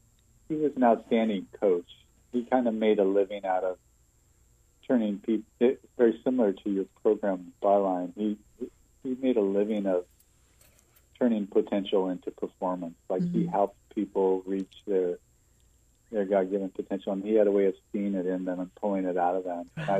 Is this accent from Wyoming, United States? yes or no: yes; Cheyenne, Wyoming, United States; also born or lived in Kalispell, Montana; I'm actually from the mountains of Montana. I was born in Kalispell, Montana. Raised, though, most of my life in Wyoming, Cheyenne, Wyoming.